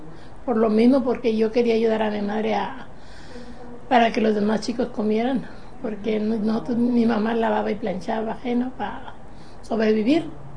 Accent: San Gregorio, Michoacán, Mexico; Yo soy de Michoacán, México. Un pueblito, San Gregorio, Michoacán.

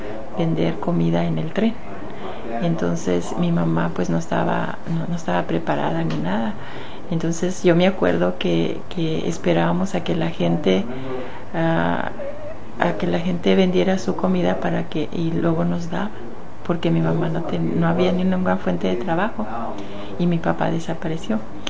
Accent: Juchipila, Zacatecas, Mexico; born there; Nací en Juchipila, Zacatecas, el octubre 3 del 36.

